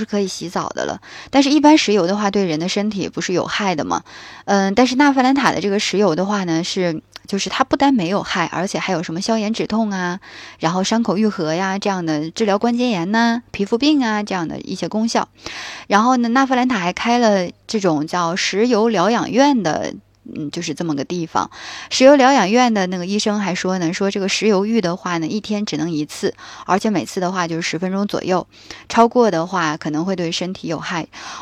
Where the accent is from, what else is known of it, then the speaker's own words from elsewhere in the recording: Mudanjiang, Heilongjiang, China; 我小的时候在牡丹江的这个叫法叫香波，我们叫香波，因为我们是东北人，所以儿化音就比较重。